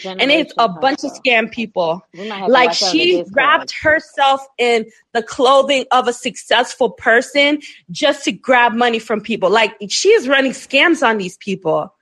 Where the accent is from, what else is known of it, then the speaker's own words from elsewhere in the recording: Florida, United States; I'm from South Florida, where it's a bunch of scammers that pull that same thing.